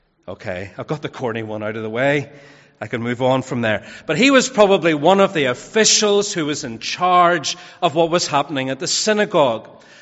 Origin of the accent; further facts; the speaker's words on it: Belfast, Northern Ireland, United Kingdom; Whenever I was younger, growing up in Belfast, we used to refer to certain Christians as being clean living.